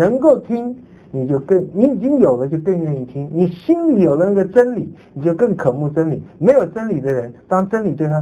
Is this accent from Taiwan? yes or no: yes; Taiwan; 我们台湾人比较迷信点